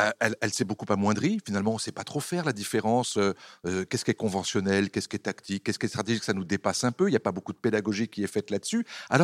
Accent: France; c'est aussi parce que chez nous en France, il n'y a plus de service militaire depuis 1996

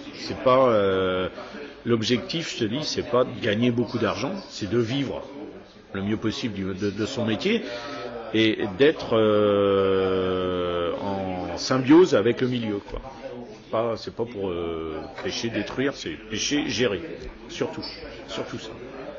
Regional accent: Nantes, Pays de la Loire, France; Donc je suis nantais, de souche nantaise, mais en ayant des parents qui sont sortis du lac de Grandlieu.

